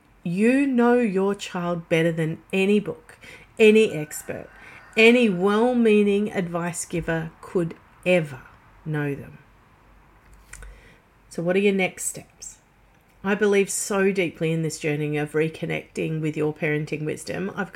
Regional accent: Australia; I know I'm Aussie, but everybody understands the currency of USD

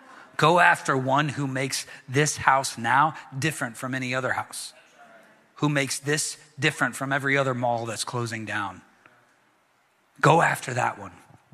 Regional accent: the South, United States; I grew up in the South, and football was a really big deal in the South.

